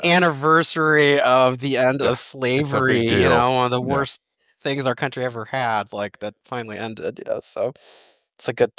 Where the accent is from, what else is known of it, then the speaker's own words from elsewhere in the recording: Marion, Ohio, United States; I mean, I grew up in Warren G. Harding's hometown.